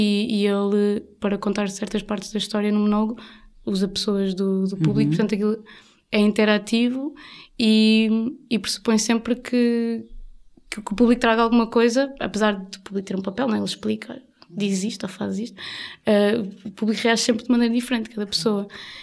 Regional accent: Caldas da Rainha, Leiria, Portugal; eu venho de uma, eu sou das Caldas da Rainha, que é uma cidade que tradicionalmente está bastante ligada

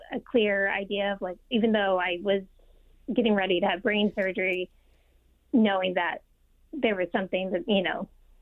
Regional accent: Oklahoma, United States; And we're from Oklahoma, so D.C. is kind of a big change.

